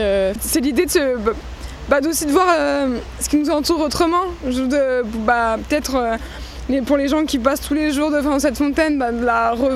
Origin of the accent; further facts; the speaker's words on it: Arras, Hauts-de-France, France; Parce que je suis d'origine d'Arras, c'est ma ville natale